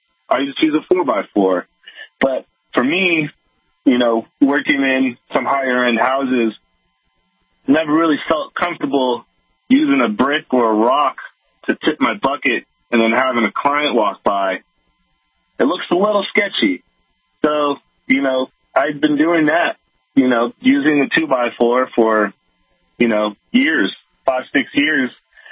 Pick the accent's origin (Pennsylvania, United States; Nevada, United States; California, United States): California, United States; San Francisco; We're out of the Bay Area, born and raised in San Francisco.